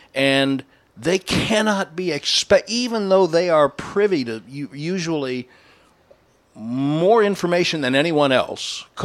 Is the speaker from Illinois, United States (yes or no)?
yes; Chicago, Illinois, United States; I'm a Chicagoan, and I'm a teenager, and I'm watching the Cubs one day and the White Sox the next day